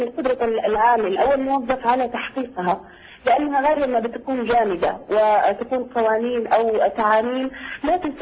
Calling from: Jeddah, Makkah Province, Saudi Arabia

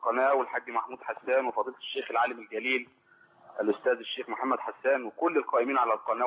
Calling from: Saudi Arabia; انا بكلم حضرتك من السعوديه حاليا

